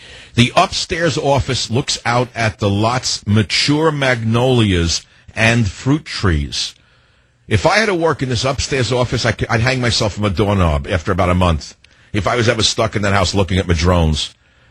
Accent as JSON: {"language": "English", "region": "East Coast", "country": "United States", "said": "I come from the East Coast. I know what construction is."}